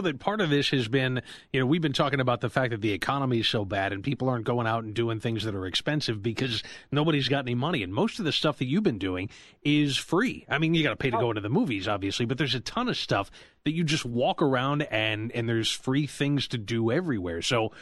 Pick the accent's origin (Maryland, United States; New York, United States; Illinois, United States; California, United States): New York, United States; Buffalo; especially near the Canadian border, it was in my hometown. It was in Buffalo and then going across the Niagara River up into Canada.